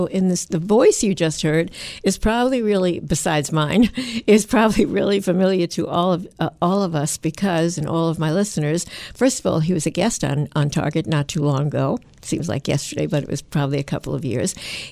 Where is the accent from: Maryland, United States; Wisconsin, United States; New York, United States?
New York, United States; New York City; because I'm originally from New York City, as you all know, because you listen to me every week.